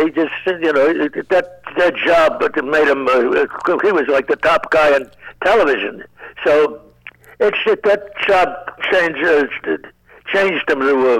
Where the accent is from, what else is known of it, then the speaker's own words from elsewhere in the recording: Chicago, Illinois, United States; "You was from Chicago? I'm from Chicago."